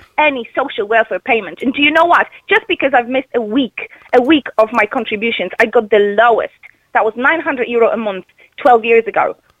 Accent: Poland; I'm originally from Poland.

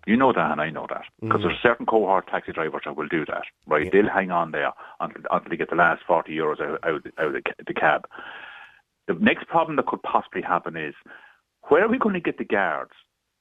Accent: Ulster, Ireland; I'm from County Cavan, right?

